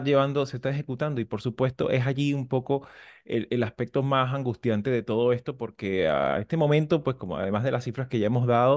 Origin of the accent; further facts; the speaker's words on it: Venezuela; nosotros, siendo venezolanos desde afuera.